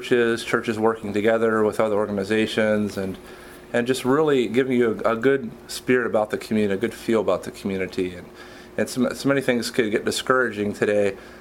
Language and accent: English; Breezewood, Pennsylvania, United States; Yes, I was born and raised in Breezewood, so I'm a local.